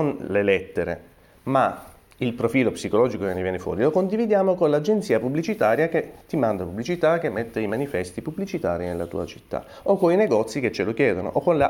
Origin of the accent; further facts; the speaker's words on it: Agrigento, Sicily, Italy; now in Rome, Italy; io sono originario di Agrigento, Palermo, ma ormai lavoro a Roma